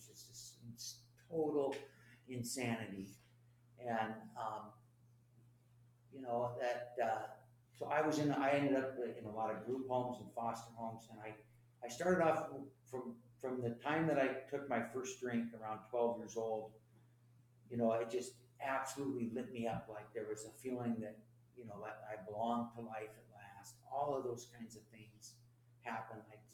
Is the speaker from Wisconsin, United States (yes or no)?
no; Ballard, Washington, United States; I grew up in Ballard, and my family was, my stepdad was the town drunk in Ballard